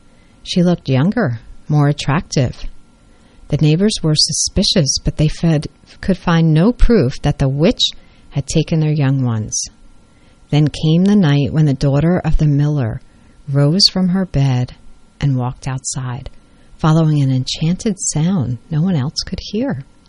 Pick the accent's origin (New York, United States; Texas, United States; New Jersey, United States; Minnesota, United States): New Jersey, United States; we also, growing up in New Jersey, always heard stories about Bloody Mary.